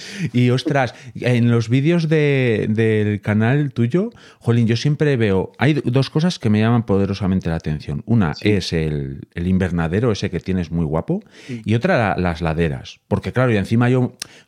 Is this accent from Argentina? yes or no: no; Boñar, Castile and León, Spain; Y San Roque son las fiestas de mi pueblo, de Boñar, que Jorge conoce, por cierto.